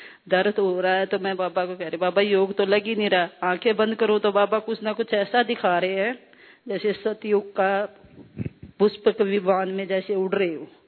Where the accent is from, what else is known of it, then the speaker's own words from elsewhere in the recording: Panipat, Haryana, India; मैं पानीपत से आई हूँ।